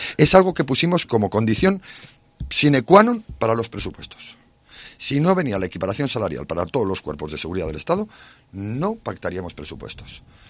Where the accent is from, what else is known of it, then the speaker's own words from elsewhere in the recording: Aragon, Spain; Yo vengo de Teruel, mi pueblo está a 1.300.